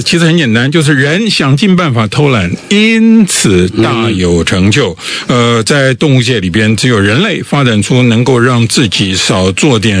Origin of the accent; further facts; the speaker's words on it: Taipei, Taiwan; 我小时候在台北市长大的，我们家开门就是我家门前有小河。